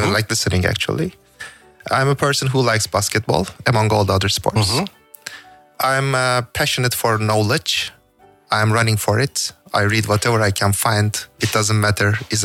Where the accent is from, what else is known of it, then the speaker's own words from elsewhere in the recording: Ankara, Turkey; English is a second language; also born or lived in Izmir; You know, as you said, I was born in Izmir in 1977. Until 8 years old, we stayed there. I went to my primary school. I don't have too many memories from that, really. And after that, I stayed in the capital, Ankara, for 8-9 years more.